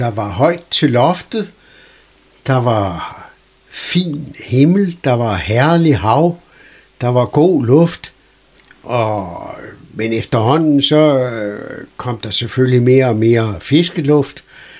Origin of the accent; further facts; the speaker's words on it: Skagen, North Denmark Region, Denmark; Det er et gammelt skagenshus, som formodentlig er bygget i begyndelsen af 1800-tallet.